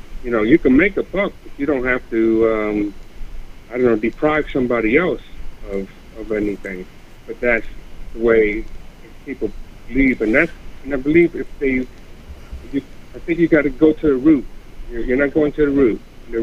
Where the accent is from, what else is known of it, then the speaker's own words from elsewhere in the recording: New York, United States; now in Virginia, United States; Yes, sir. I'm a New Yorker. I grew up there.